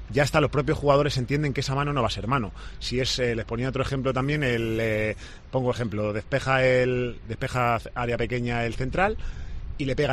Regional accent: Spain; Y ahí el corazón a nosotros nos dice que como españoles no la vemos tan mano como la puede haber un alemán.

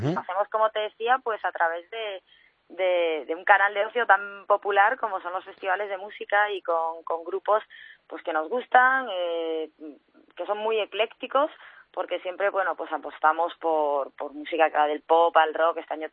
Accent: Galicia, Spain; yo soy gallega y siempre tiro mucho para la tierra

